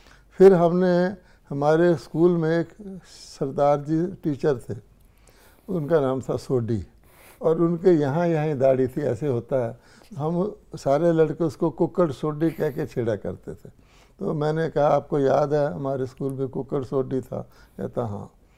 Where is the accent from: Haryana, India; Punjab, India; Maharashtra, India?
Punjab, India; Amritsar; और मैं भी अमृतसर का रहने वाला हूँ, मेरा जन्म स्थान अमृतसर है।